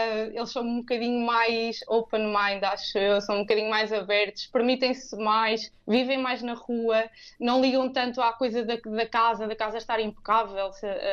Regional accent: Portugal; now in Barcelona, Spain; nós tugas

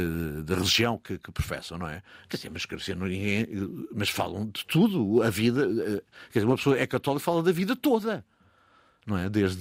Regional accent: Lisbon, Portugal; E eu sou um menino copo de leite de Alvalade.

